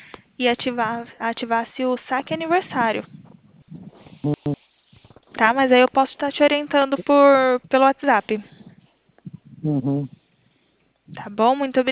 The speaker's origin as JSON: {"language": "Portuguese", "town": "Pirassununga", "region": "São Paulo", "country": "Brazil", "said": "Não, eu sou de Pirassununga."}